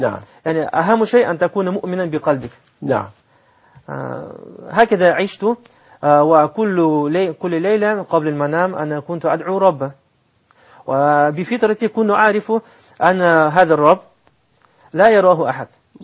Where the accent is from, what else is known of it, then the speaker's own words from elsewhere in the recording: Russia; Arabic is a second language; هذا عندنا في روسيا